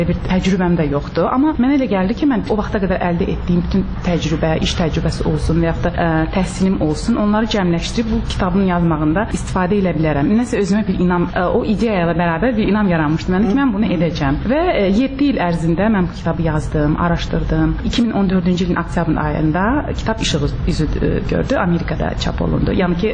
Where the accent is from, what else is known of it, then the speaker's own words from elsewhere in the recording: Baku, Azerbaijan; Burada anadan olmuşam, burada boya başa çatmışam, amma əslimizi soruşursunuzsa Bakıdan deyilik. Babalarım, nənələrim Ordubadlı olub, amma Qazaxıstana sürgün vaxtı, Stalinin vaxtı, atamın ailəsi o sürgünlə Qazaxıstana köçürülüb, atam hətta oradan olubdu.